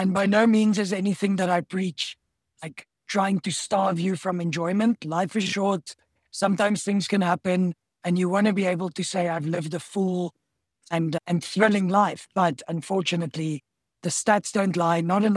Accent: South Africa; I'm another South African yachtie.

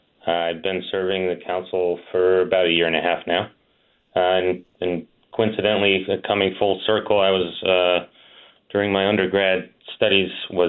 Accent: Ridgefield, Connecticut, United States; I'm also elected in my hometown of Ridgefield and serving as vice chair of the Inland Wetlands Board for the town, too.

